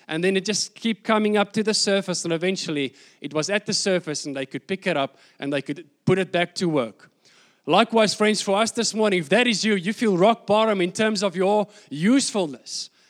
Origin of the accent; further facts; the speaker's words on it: Bloemfontein, Free State, South Africa; also born or lived in Welkom / Port Elizabeth; I was born in Welkom. So if you had to ask me, where are you from? Well, I would say I was born in Welkom. And then luckily, by God's grace, we moved to Bloemfontein when I was pretty young. And that's where I grew up.